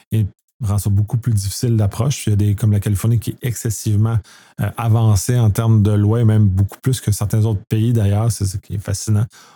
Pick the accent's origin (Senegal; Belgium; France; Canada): Canada; Bon, en tant que Canadien, on a le même problème